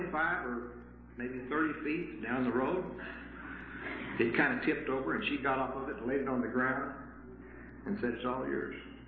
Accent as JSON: {"language": "English", "town": "Bovina", "region": "Texas", "country": "United States", "tie": "born or raised there", "said": "I was raised out in West Texas, up in the panhandle of Texas, on 10 miles north of a town of 1,500 people, Bolivina, Texas."}